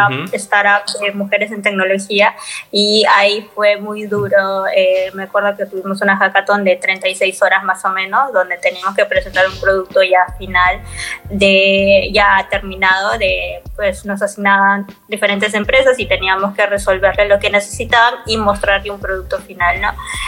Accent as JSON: {"language": "Spanish", "country": "Peru", "said": "Yo soy de Perú y como todo LATAM siempre hay temas políticos y todo eso, ¿no?"}